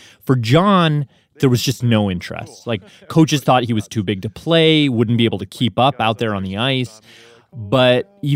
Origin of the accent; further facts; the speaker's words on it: Mississauga, Ontario, Canada; now in Los Angeles, United States; Yeah, I'm from Mississauga.